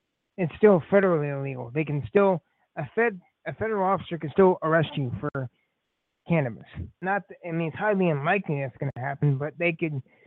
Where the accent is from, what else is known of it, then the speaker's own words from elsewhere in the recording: California, United States; Because I'm from California, well, it's not really.